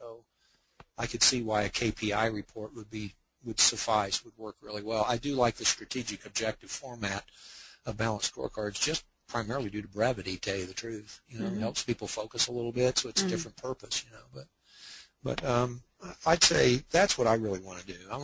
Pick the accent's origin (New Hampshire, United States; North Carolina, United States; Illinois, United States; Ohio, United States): North Carolina, United States; the other Mecklenburg County, which is my home state, North Carolina